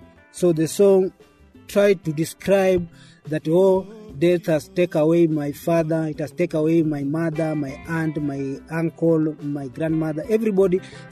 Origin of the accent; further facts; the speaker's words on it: Kenya; I'm also a Kenyan. I feel bad to have lost my countrymen.